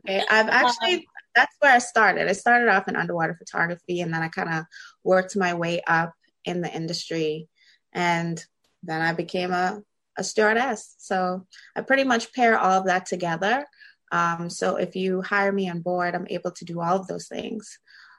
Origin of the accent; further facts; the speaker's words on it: Nassau, New Providence, Bahamas; I'm from Nassau, so I was born and raised in Nassau. Some of my family is from San Salvador and Crooked Island. And I just recently moved back to San Salvador and I've started building a home